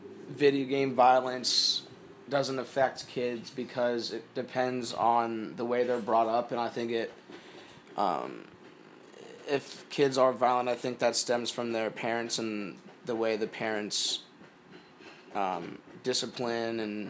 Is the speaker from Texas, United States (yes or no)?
no; Percival, Virginia, United States; Percival, Virginia.